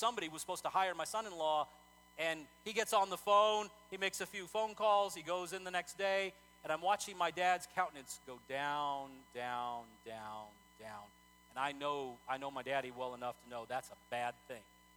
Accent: Texas, United States; You know, I remember growing up in Texas, and my brother-in-law was from Boston.

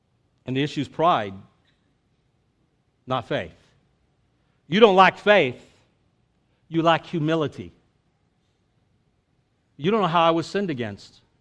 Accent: United States; Something that I confess as an American, I don't like to hear.

